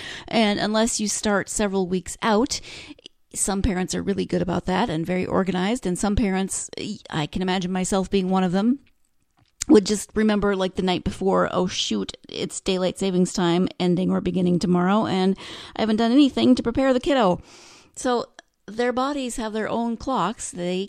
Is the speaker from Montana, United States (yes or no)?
yes; Montana, United States; And as I mentioned, I grew up in Montana, and the days are really long in the summer.